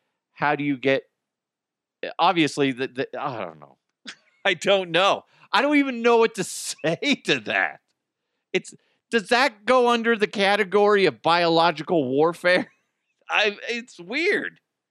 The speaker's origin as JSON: {"language": "English", "country": "United States", "said": "Let's be honest, it's probably us Americans"}